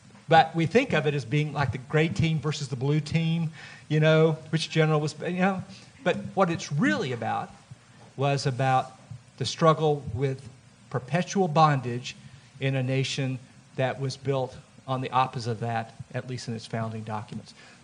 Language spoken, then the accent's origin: English; Southern US, United States; accent: Southern; you will notice that I'm a white guy. You'll maybe hear from my accent that I'm a Southern guy.